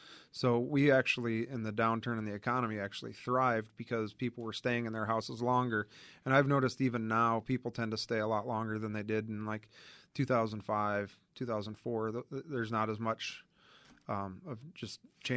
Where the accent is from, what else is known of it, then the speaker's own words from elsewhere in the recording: Indiana, United States; We grew up in Indiana and both actually graduated from Purdue.